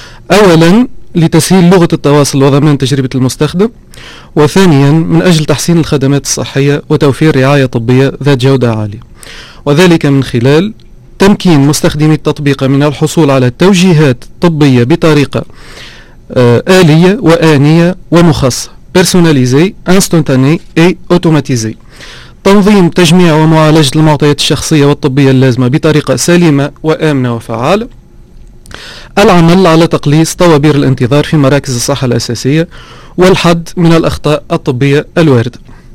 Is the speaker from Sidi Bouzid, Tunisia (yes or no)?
yes; Sidi Bouzid, Tunisia; منطقه سيدي بوزيد، اين ولدت واين ترعرعت